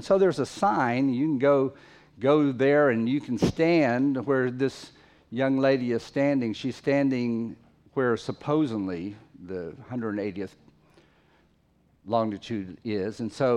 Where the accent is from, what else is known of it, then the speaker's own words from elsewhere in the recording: Fiji; I grew up in the Fiji Islands several years of my life, and as an adult lived there a long time.